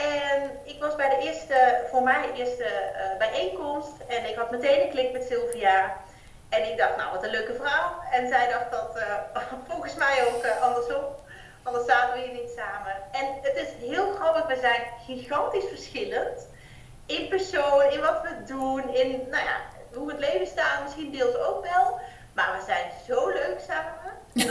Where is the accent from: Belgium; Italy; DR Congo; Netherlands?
Netherlands; Limburg; moved away as an adult; now in Drenthe, Netherlands; want ik ben een Limburgse, inmiddels woonachtig 6 jaar in Drenthe